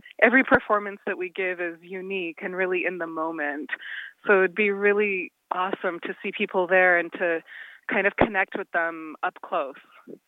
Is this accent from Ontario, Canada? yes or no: yes; Toronto, Ontario, Canada; I grew up in Toronto, and then I studied at Juilliard for my undergrad and master's degrees.